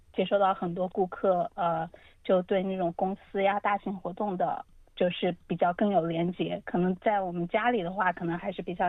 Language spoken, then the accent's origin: Chinese; China; 我们中国人可能比较喜欢那种淡雅的花